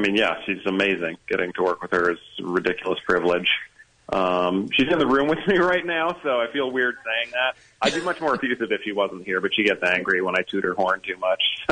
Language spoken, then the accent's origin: English; United States; and I'm American and our show is British